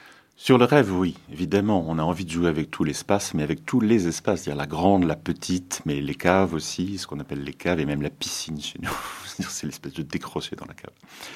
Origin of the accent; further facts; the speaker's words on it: France; puisque je pensais qu'en tant que Français, je n'avais aucune chance.